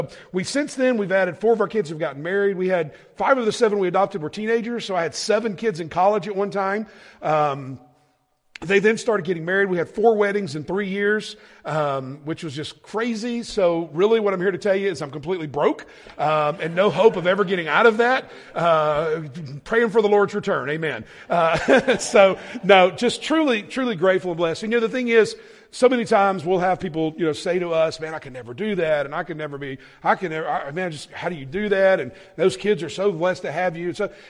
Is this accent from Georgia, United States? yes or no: yes; Atlanta, Georgia, United States; accent: southern drawl; I'm from Atlanta, Georgia, so polar opposites. I don't know if you could tell a little bit from my southern drawl a little bit that I'm not from around this place, but from the south there.